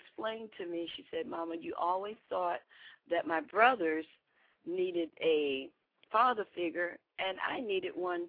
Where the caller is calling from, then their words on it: Decatur, Georgia, United States; I was just going to say I'm calling from Decatur, Georgia.